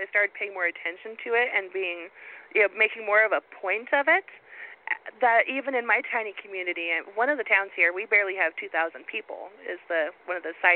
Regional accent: Oregon, United States; because I'm an Oregonian. I'm from Northeast Oregon

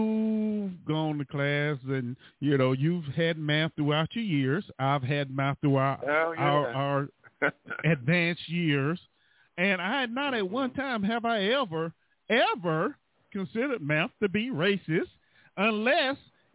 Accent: Florida, United States; No, I'm not from the country. I'm not from Texas, y'all. I'm from Florida.

